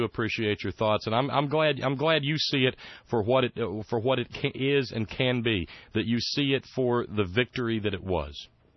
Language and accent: English; West Virginia, United States; But the fact of the matter is, he's been good at bringing stuff to West Virginia, and God knows West Virginia deserves it. We have been a third world country